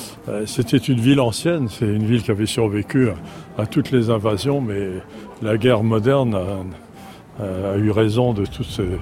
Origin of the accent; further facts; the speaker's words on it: Nice, Provence-Alpes-Côte d'Azur, France; Bien, c'est vrai que je suis né à Nice et j'ai grandi à Nice, qui était une ville assez refermée.